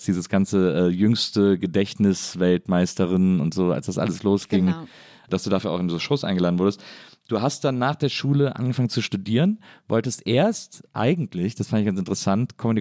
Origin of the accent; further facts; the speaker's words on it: North Rhine-Westphalia, Germany; also ich komme aus der Nähe von Köln